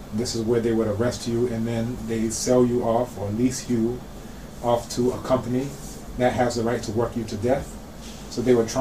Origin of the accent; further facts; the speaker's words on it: North Carolina, United States; I was born in 79, early 80s, I grew up in North Carolina, this is in the south of the U.S.